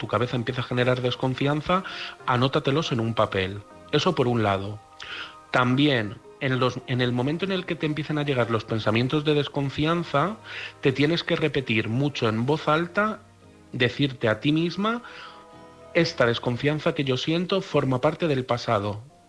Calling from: Madrid, Community of Madrid, Spain; de Madrid

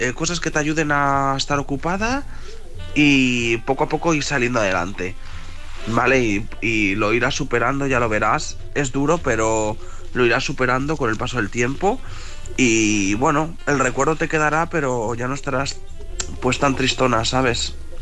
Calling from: León, Castile and León, Spain

